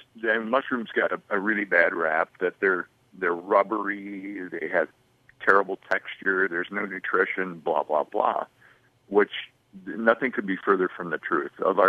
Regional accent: Waterloo, Iowa, United States; I grew up in Waterloo, Iowa, which is the big city when you're from Iowa.

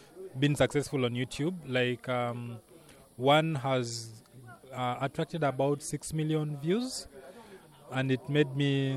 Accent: Uganda; I'm from Uganda.

